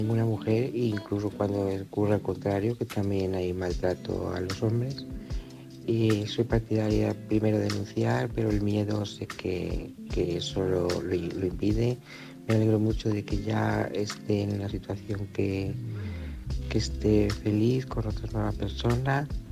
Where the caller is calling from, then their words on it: Salamanca, Castile and León, Spain; de Salamanca